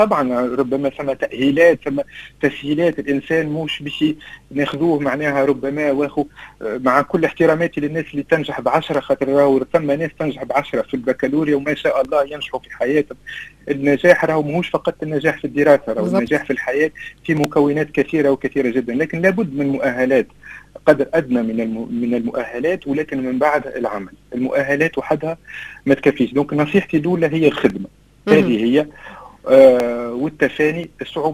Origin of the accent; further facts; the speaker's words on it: Tunisia; وبين قوسين راهو عندنا في تونس عندنا مدارس ما شاء الله عليها